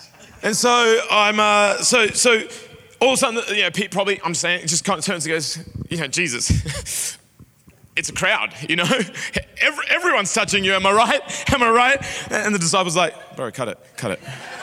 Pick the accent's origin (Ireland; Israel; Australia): Australia; Sydney, New South Wales; also born or lived in Doncaster; I grew up in Sydney. I only know NRL.